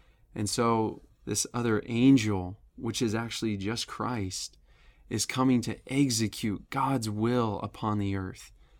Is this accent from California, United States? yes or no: yes; California, United States; Or for me, I grew up in California and I really like In-N-Out Burger.